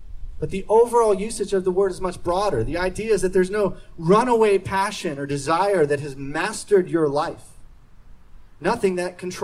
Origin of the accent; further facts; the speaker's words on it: Florida, United States; whenever I was growing up in Florida, and we had two-a-day football practices in Florida August heat